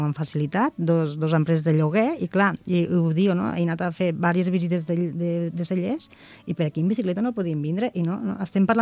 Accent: Catalonia, Spain; jo vinc del Delta, que és molt pla

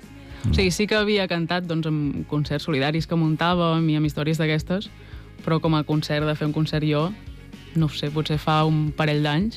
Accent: Font-rubí, Catalonia, Spain; now in Vilafranca del Penedès, Spain; Jo sóc de Font-rubí. Mm. Fa uns quants anys que visc a Vilafranca, però tinc un peu a cada lloc. I sóc de Font-rubí.

